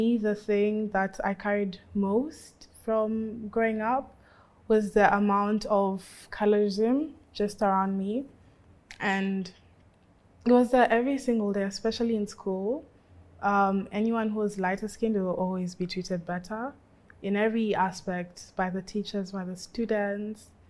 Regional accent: Nairobi, Kenya; So I was born in Nairobi, grew up in Nairobi. That's my whole life revolved around that place.

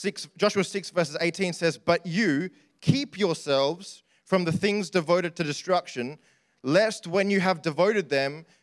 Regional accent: Sydney, New South Wales, Australia; now in Perth, Australia; we're from Sydney, and Sydney has, we're Sri Lankan by descent.

